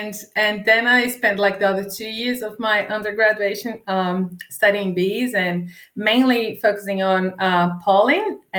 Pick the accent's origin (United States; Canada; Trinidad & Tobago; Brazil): Brazil; moved away as an adult; now in Australia; Well, I'm from Brazil. I've been in Australia for 3 years now. I came to Australia to do my PhD.